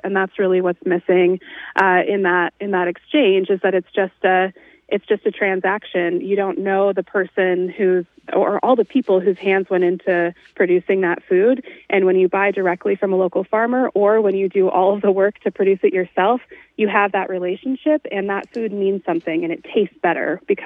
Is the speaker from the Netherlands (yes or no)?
no; Albany, Oregon, United States; I grew up in the Mid-Willamette Valley, so I'm from Albany, and now I'm based down here in beautiful southern Oregon